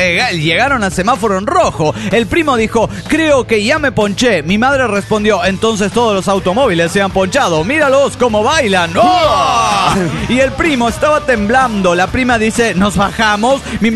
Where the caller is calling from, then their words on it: Phoenix, Arizona, United States; de Phoenix, Arizona.